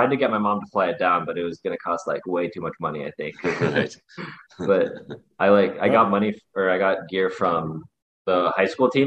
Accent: South Dakota, United States; I played like only high school hockey in South Dakota.

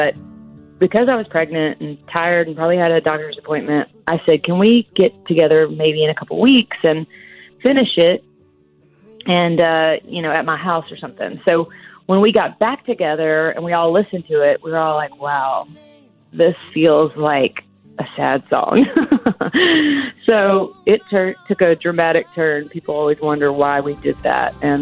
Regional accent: Tennessee, United States; I grew up in West Tennessee and my grandmother, when we lost my grandfather, she kept his truck parked in the car, like in the garage for years.

